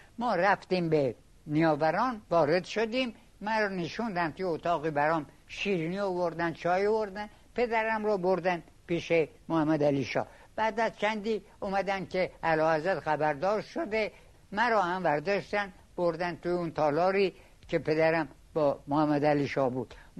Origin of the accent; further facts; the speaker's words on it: Isfahan, Iran; من قومی خویش اینا هستم از اصفهان اومدم